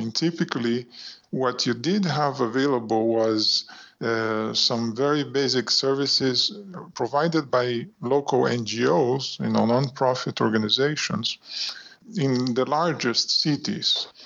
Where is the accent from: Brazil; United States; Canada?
Brazil; born there; English is a second language; I was born in Brazil. I have lived in quite a few countries